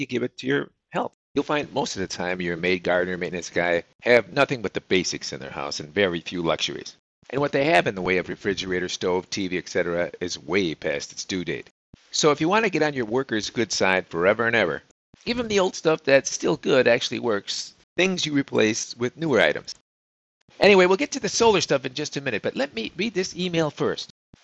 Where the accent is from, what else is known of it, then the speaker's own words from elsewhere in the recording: California, United States; Now, I'm from California, Johnny